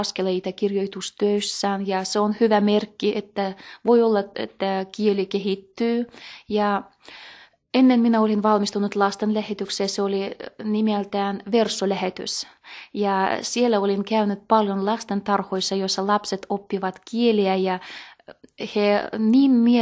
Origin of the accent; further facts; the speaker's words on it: Republic of Karelia, Russia; first language Livvi Karelian; Finnish is a second language; olen itse Aunuksen karjalainen, sitten Vitele kylästä ja perhekielenä oli Livin murre ja puhun ihan vapaasti Livin murteella ja ymmärrän vepsää ihan hyvin ja koulussa olin oppinut suomea ja englantia